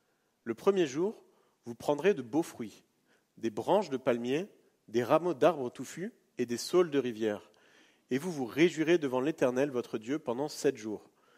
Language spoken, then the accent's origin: French; Grand Est, France; je suis alsacien d'origine, donc et d'origine catholique